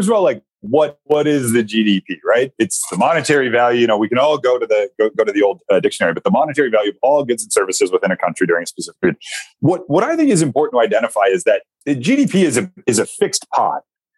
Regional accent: United States; We're American, and we're doctors, we're healthcare providers, we're medical students.

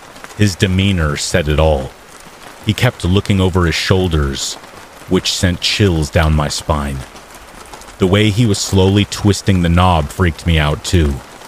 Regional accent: California, United States; I grew up in Northern California, and since I was a kid, me and my family always visited Tahoe.

